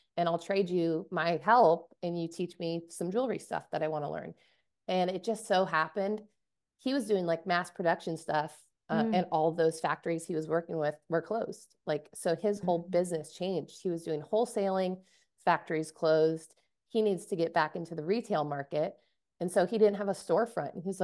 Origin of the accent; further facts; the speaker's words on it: Alaska, United States; And growing up in Alaska, I've seen a lot of beautiful native ivory carvings